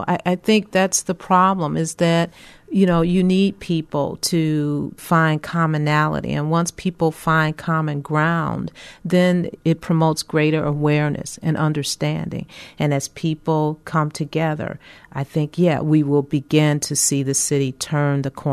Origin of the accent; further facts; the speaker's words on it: Chicago, Illinois, United States; Not even Chicago made the list, my hometown, which was a shocker too.